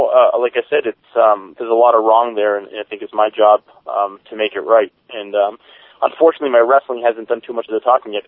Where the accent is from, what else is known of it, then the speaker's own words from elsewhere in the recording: Phoenix, Arizona, United States; You know, I came out on the very first episode and I said that, you know, I'm from Phoenix.